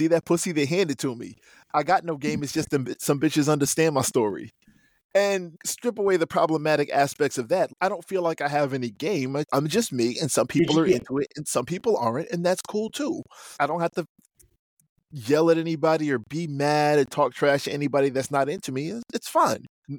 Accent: New Jersey, United States; also born or lived in Brooklyn; But I'm a Jersey boy.

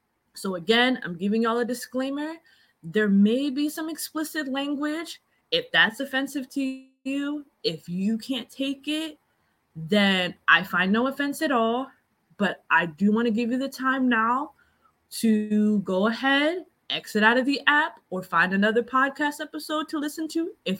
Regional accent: New Jersey, United States; I grew up in South Jersey. And I grew up near the boardwalk.

